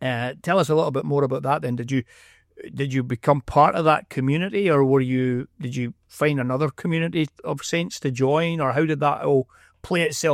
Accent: Scotland, United Kingdom; accent: Scottish; now in Sacramento, United States; as an incomer, which I obviously am with my Scottish accent

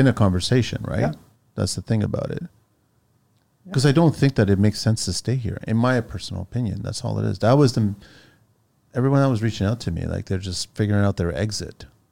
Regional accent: Canada; born there; I know I was born here in Canada.

